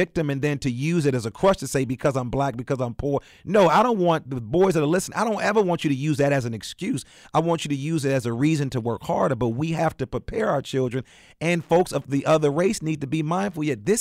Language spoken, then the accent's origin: English; Chicago, Illinois, United States; I'm from the South Side of Chicago. My son and daughter would never have that same experience, even though I take them back there and show them my hood, the body where I grew up.